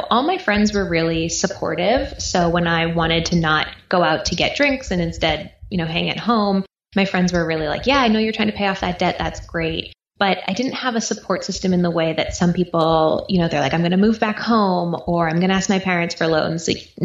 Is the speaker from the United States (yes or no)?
yes; East Coast, United States; now in Austin, United States; So I grew up on the East Coast. I now live in Austin, Texas, and I grew up in a single parent household.